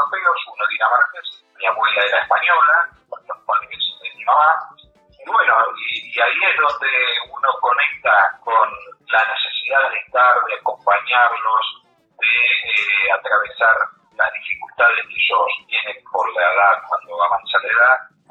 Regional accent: Indio Rico, Buenos Aires Province, Argentina; estando en mi pueblo, en Indio Rico, que se veían los canales de Bahía Blanca

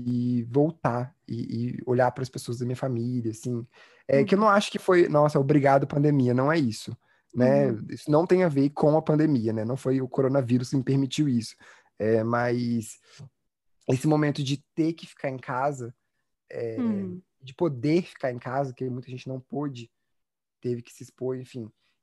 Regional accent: Campinas, São Paulo, Brazil; born there; veio esse convite de eu vir aqui para Campinas, a casa da minha madrinha, que depois que eu cheguei aqui, eu pensei, falei, cara, que é o lugar onde eu nasci.

